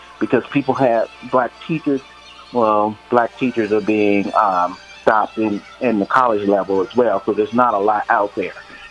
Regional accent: Columbia, South Carolina, United States; I'm going to call it because I'm from Columbia, South Carolina, and my school's 99% black students.

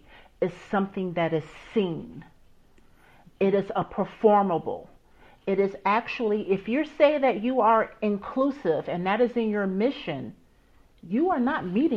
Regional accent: United States; I was raised in America.

